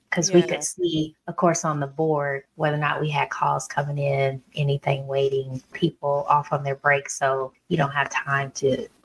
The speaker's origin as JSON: {"language": "English", "region": "Indiana", "country": "United States", "said": "You know, I'm from Indiana, and even though people think I am from the South because of the way I talk"}